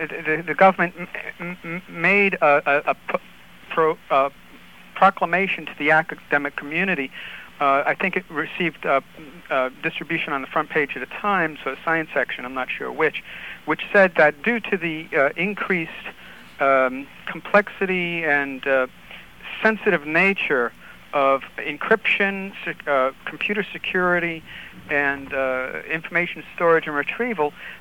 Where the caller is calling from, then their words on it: New York City, New York, United States; New York City, Manhattan.